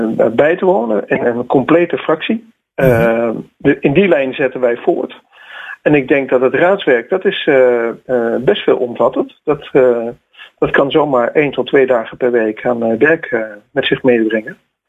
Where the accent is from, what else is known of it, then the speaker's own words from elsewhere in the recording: Hoofddorp, North Holland, Netherlands; En wij komen oorspronkelijk uit Hoofddorp en gingen deze kant uit vanwege het wat pakkelen van onze schoonouders.